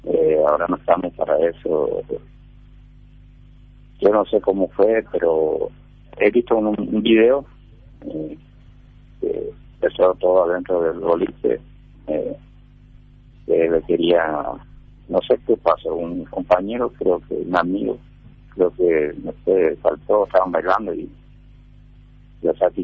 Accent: Paraguay; como paraguayo

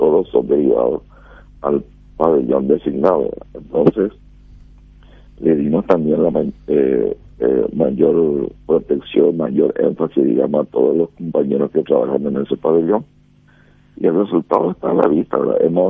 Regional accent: Amambay, Paraguay; Yo también soy de Amambay, sé que es muy difícil cerrar a lo largo de la frontera

